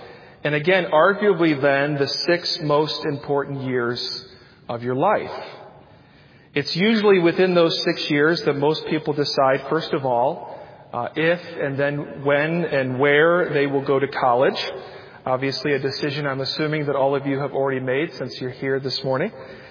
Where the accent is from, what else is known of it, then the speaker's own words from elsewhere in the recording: Michigan, United States; moved away as an adult; now in Atlanta, United States; I moved from where I grew up north in Michigan, all the way down south to Georgia, to the Atlanta, Georgia area